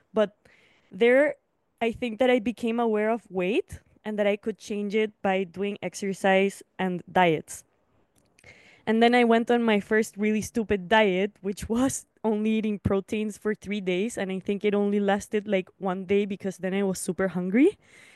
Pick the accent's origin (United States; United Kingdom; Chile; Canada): Chile; I come from Chile in South America.